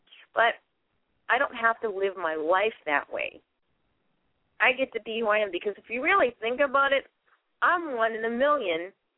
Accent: Boston, Massachusetts, United States; I mean, I'm originally from Boston. As you can tell, you'll hear my accent as I go on.

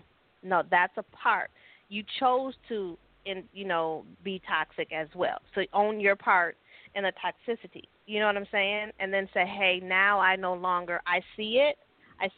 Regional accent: Puerto Rico; I'm from Puerto Rico. They don't. I told y'all yesterday I'm from Puerto Rico. They don't claim us as Americans, so I'm from Puerto Rico.

